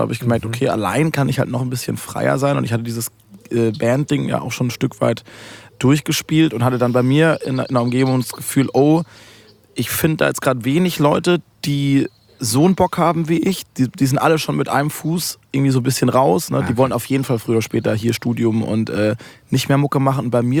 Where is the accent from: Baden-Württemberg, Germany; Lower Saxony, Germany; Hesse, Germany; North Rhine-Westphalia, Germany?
Baden-Württemberg, Germany; Karlsruhe; so bei uns im Wald, ich komme aus Karlsruhe, ist die größere Stadt, kommt Ettlingen, kommt Waldbronn.